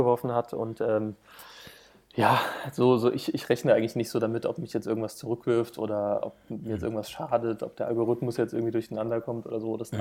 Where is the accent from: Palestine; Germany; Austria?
Germany; Friedberg, Hesse; Ja, aufgewachsen bin ich in Friedberg. Das ist eine kleinere Stadt in der Nähe von Frankfurt am Main.